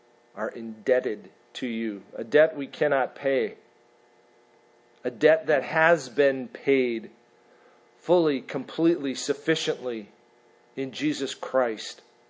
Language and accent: English; Minnesota, United States; I grew up in Minnesota, and one of the greatest, most wonderful things to do was to go out at night in the midst of a heavy snowfall.